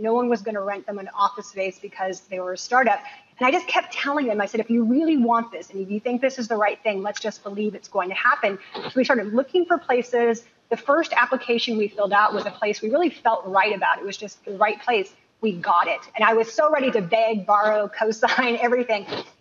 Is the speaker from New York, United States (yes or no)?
no; California, United States; I grew up in Silicon Valley. And when you grow up there, you realize everyone has to start a company once.